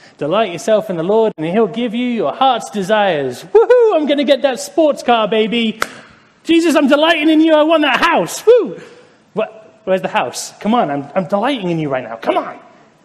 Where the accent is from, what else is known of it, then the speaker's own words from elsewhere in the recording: Andover, South East England, United Kingdom; moved away; I grew up in Andover in England, a small little town.